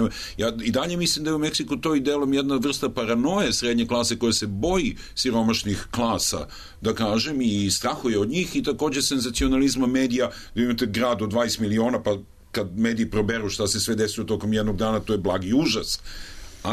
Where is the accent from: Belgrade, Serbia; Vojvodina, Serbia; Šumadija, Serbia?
Belgrade, Serbia; Ja uvijek živim u Beogradu kao Beograđanin